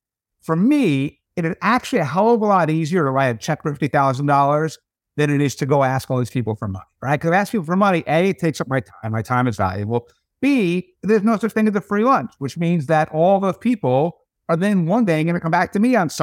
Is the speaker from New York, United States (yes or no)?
yes; New York City, New York, United States; And the truth is, as a New Yorker, I want those jobs here.